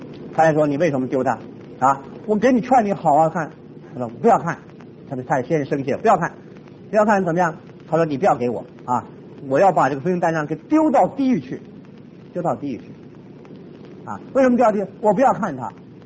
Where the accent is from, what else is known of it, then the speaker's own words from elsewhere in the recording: China; 爬桑树就是我们中国人讲的要立定心智为善